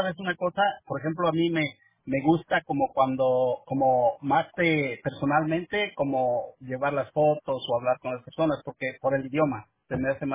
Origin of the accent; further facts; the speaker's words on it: Mexico; now in United States; allí llegué desde México hace muchos años y luego me moví al sur, al norte de California. Y luego anduve donde quiera, en todos Estados Unidos